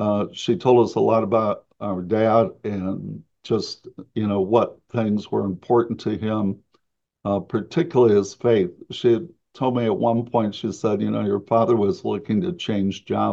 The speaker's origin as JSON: {"language": "English", "town": "St. Louis", "region": "Missouri", "country": "United States", "said": "I'm from St. Louis originally. And so he was back in St. Louis."}